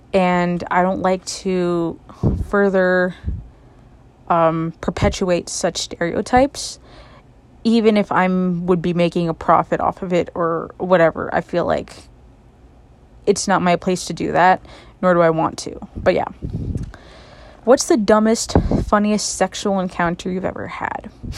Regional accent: United States; Well, in terms of America, because I'm American, there isn't any stereotype I really dislike.

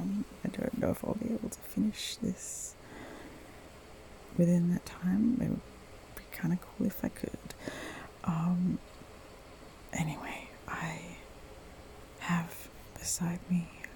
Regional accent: Australia; Even though I am not American, I'm Australian.

